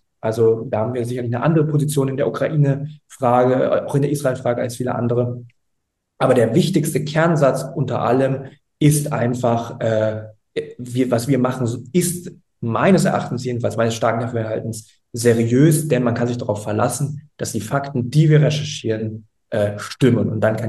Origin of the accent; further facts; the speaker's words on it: Berlin, Germany; Also ich bin aufgewachsen hier in Berlin, Kreuzberg, und da kriegt man natürlich viel mit.